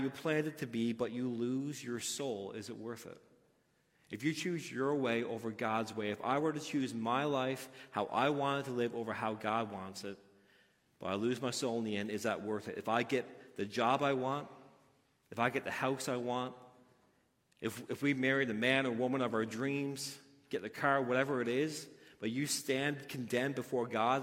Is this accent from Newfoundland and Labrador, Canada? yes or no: yes; Newfoundland and Labrador, Canada; I'm from the Bay. I like the Bay. He took two baymen and he plopped them right in the middle of downtown St. John's.